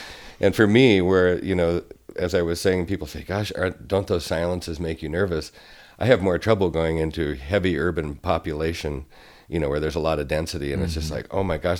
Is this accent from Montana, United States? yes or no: yes; Deer Lodge, Montana, United States; And so I was born in Deer Lodge. Deer Lodge certainly became huge in my memory from my earliest ages, you know, all the way through probably my freshman or sophomore year in high school.